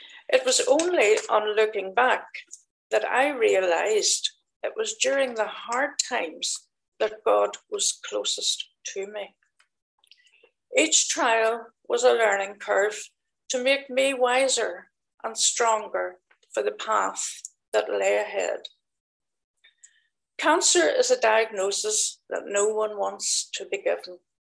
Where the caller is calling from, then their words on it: Moira, Northern Ireland, United Kingdom; I am outside of Moira. County Armagh, I believe, not County Down.